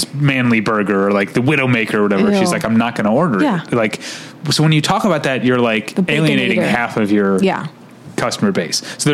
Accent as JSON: {"language": "English", "town": "St. Louis", "region": "Missouri", "country": "United States", "said": "Like, it's stupid because like I grew up around beer drinkers. I'm from St. Louis, Missouri. Everyone drinks beer, no matter what."}